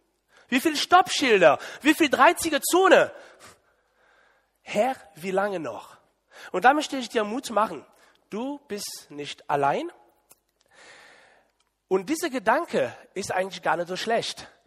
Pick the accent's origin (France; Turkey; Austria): France; Le Mans, Pays de la Loire; German is a second language; now in Germany; ich bin mittlerweile so mehrere Jahre in Deutschland. Aber vor circa 20 Jahren war ich noch in Frankreich. Und da ist eine Gruppe Deutsche aus Widenes zu Besuch in meine Heimatgemeinde in Le Mans gekommen.